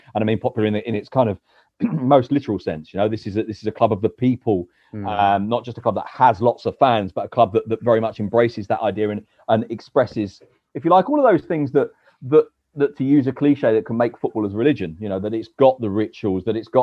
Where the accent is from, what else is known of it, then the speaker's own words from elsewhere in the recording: London, United Kingdom; I'm a Londoner